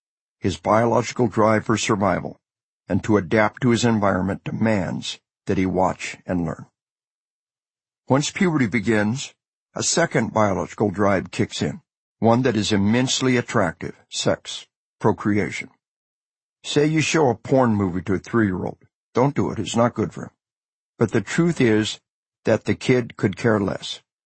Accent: Arkansas, United States; Imagine some bubba from my home state of Arkansas

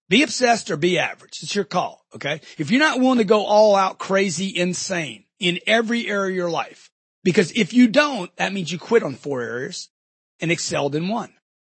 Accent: Louisiana, United States; When I'm young and broke, I'm growing up in Louisiana, middle class, being told, be grateful you got a bike.

